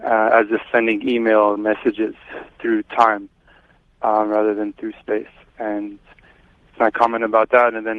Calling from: San Francisco, California, United States; I'm calling from San Francisco.

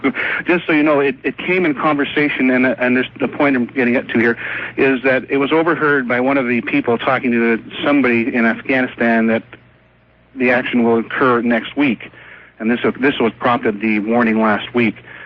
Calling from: Western Canada, Canada; I'm calling from Western Canada.

